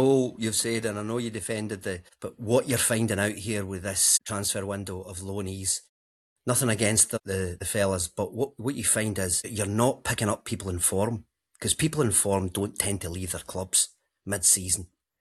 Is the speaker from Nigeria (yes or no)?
no; Scotland, United Kingdom; I know we're Scottish people or whatever, but even over here, we're not saying schedule anymore.